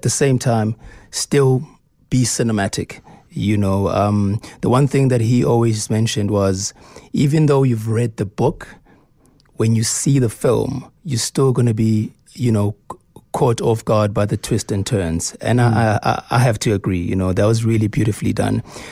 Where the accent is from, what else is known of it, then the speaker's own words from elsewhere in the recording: South Africa; you look at our environment as South African artists, it's really hard to build wealth just off an acting check.